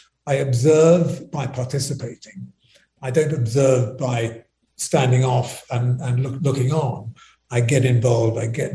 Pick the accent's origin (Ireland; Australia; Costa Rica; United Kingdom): United Kingdom; I was brought up in Britain. I've got very British attitudes